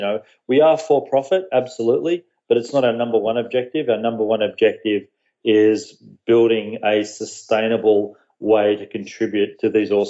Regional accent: Australia; moved away as an adult; now in United States; I moved to the US about a year ago with my family. So I do live here in the US over on the East Coast. But yeah, born and raised in Australia, mate.

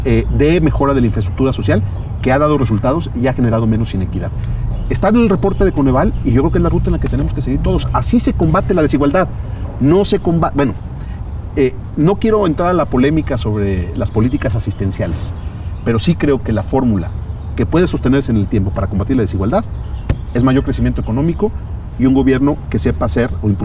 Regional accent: Mexico; sino como mexicanos que queremos que le vaya bien al país.

